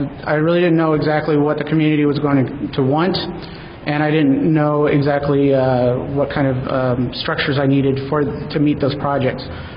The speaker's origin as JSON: {"language": "English", "town": "Colorado Springs", "region": "Colorado", "country": "United States", "said": "I'm from Colorado Springs. And the community there is a lot smaller than a lot of the ones that you hear about, like over in Germany and New York and stuff like that."}